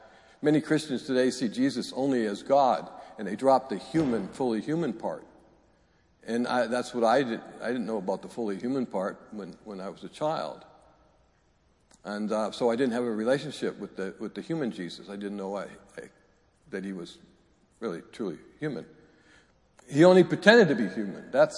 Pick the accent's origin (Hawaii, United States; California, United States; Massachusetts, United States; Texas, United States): Massachusetts, United States; Salem; also born or lived in Peabody; growing up in Salem, Massachusetts, back in the 50s, I went to a church, St. Thomas.